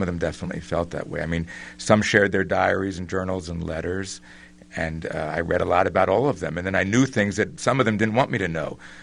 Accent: Philadelphia, Pennsylvania, United States; I mean, I grew up in Philadelphia

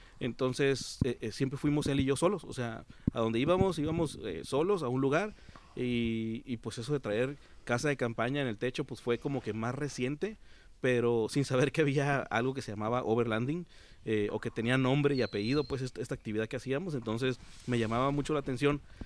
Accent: Mexicali, Baja California, Mexico; yo soy de Mexicali

